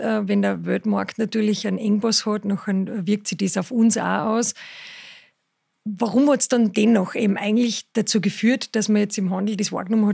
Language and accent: German; Austria; grundsätzlich haben wir uns committed als Österreicher